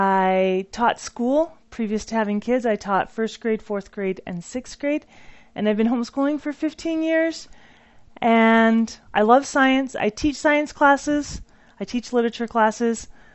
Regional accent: Orem, Utah, United States; also born or lived in Hawaii / Idaho / North Dakota; I'm from Orem, Utah.

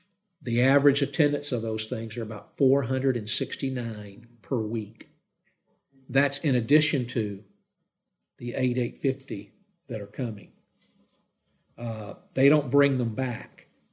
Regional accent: Georgia, United States; See, I grew up down in Georgia.

